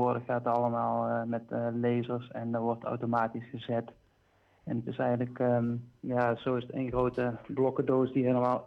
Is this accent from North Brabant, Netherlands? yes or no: yes; Budel-Dorplein, North Brabant, Netherlands; now in Eindhoven, Netherlands; ik ben eigenlijk van Budel-Dorpplein. Ik woon ondertussen in Eindhoven.